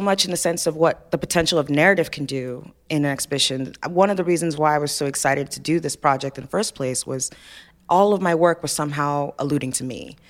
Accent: Nigeria; I knew they were going to be Nigerian, because I'm Nigerian

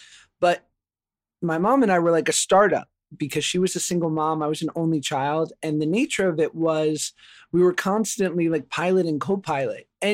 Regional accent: New York, United States; And I grew up in New York, you know, a single mom, public school, like it was so diverse

